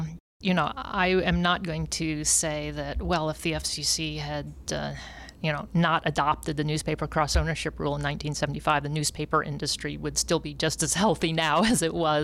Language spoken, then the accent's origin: English; Jefferson City, Missouri, United States; Because your local TV station in, say, my hometown, Jefferson City, Missouri, it is certainly hurt